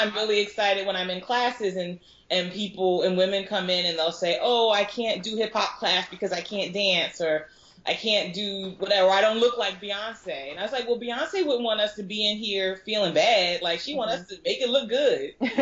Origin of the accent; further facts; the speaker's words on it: Newark, New Jersey, United States; So at the last minute, I decided to go down to New Jersey, where I'm from. So I'm from Newark, so shout out to Scarlet Knight.